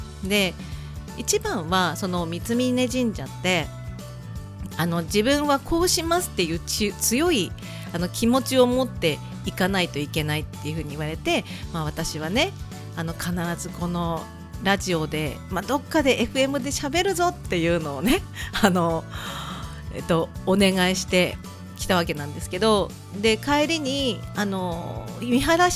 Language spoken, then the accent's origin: Japanese; Chiba, Japan; 私千葉県民なんで。